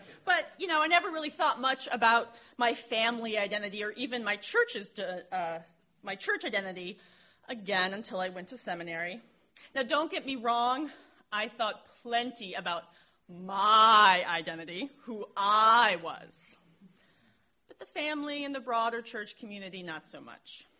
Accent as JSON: {"language": "English", "town": "Syracuse", "region": "New York", "country": "United States", "tie": "born or raised there", "said": "You see, I grew up in Syracuse, New York, and my friends had names like Chica, Desirio, D'Amato, Balduzzi, Tisga, O'Brien, Seneiko, all Polish, Italian, and Irish Catholic names."}